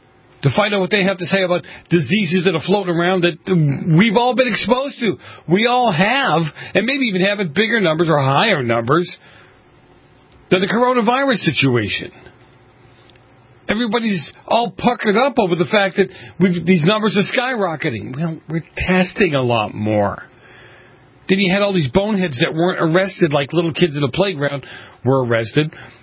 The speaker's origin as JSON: {"language": "English", "town": "Boston", "region": "Massachusetts", "country": "United States", "tie": "born or raised there", "said": "growing up in Boston in the 70s, in the north end of Boston. And you look at the people, a proud people, a hardworking people, but very poor people."}